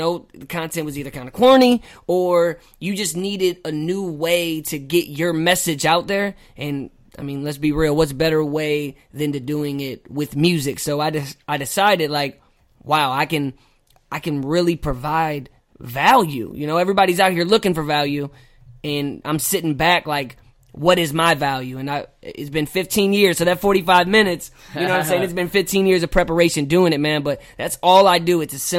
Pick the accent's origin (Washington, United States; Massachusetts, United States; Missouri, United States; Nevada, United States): Missouri, United States; St. Louis; So me, like, I'm from St. Louis. I'm North County. I'm Hazelwood, not Hollywood. That's what we always say.